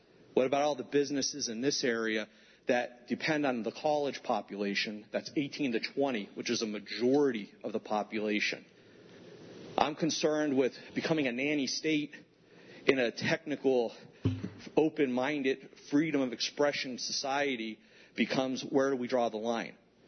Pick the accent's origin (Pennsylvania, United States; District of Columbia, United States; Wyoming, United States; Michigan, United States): Pennsylvania, United States; Wilkes-Barre; I'm actually from Wilkes-Barre, Pennsylvania.